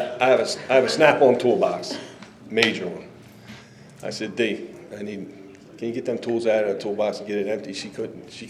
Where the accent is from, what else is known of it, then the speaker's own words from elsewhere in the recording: Gibbstown, New Jersey, United States; Gibbstown, New Jersey.